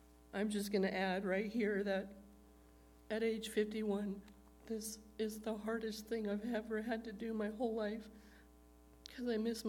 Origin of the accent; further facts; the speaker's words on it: Wenatchee, Washington, United States; from Wenatchee, Washington.